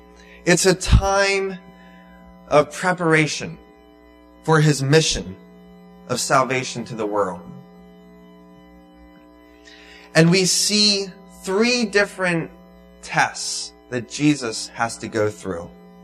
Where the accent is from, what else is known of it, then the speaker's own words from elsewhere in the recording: Lancaster, Pennsylvania, United States; I'm from Lancaster.